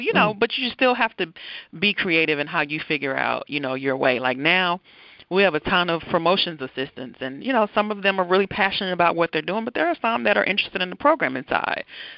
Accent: the South, United States; You know, I'm from the South, so love some blues.

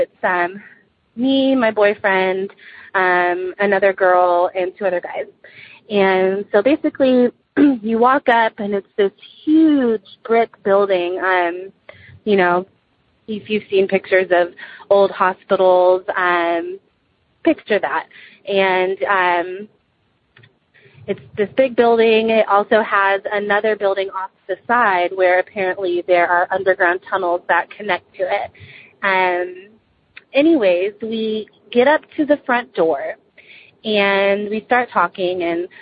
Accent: Dallas, Texas, United States; I'm from Dallas, Texas.

